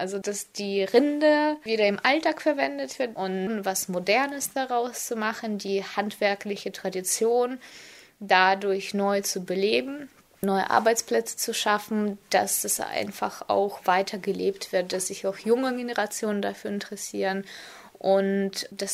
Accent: Siberia, Russia; German is a second language; moved away as an adult; now in Germany; Von meiner Heimatstadt, wo ich herkomme. Hier ist die abgebildet. Krasnaja Skyz. Es ist geografisch gesehen ziemlich in der Mitte von Russland.

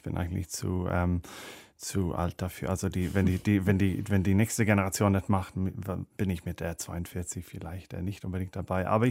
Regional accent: Ireland; German is a second language; now in Berlin, Germany; Ja, als Ire, meine zarte irische Haut braucht eigentlich Faktor 30.

